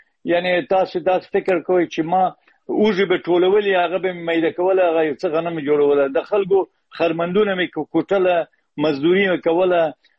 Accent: Herat, Afghanistan; born there; په هرات کې پیدا شوی یم.

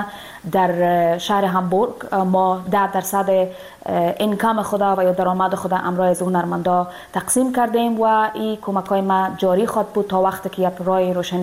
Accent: Afghanistan; moved away; دور از افغانستان هستم

